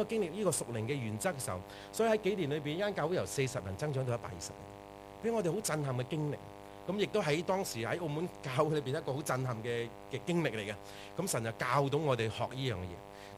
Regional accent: Chaozhou, Guangdong, China; 因為我本身係潮州人，即係潮州大男人

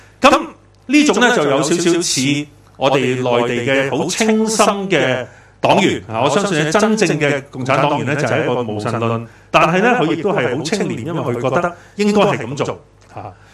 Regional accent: China; 讲埋啲嘢做咩？你逐个我讲死，我哋中国人最就忌噶啦

